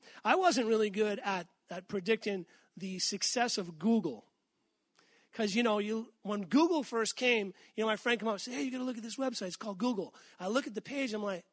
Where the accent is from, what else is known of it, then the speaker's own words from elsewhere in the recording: Massachusetts, United States; because, you know, I'm from Massachusetts. I live less than an hour away from Foxborough.